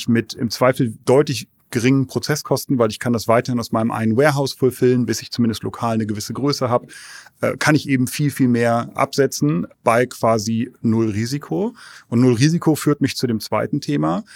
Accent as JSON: {"language": "German", "country": "Germany", "also_born_or_lived": "London", "said": "Wir sind da als Europäer oder als Deutsche generell so ein bisschen problemorientierter."}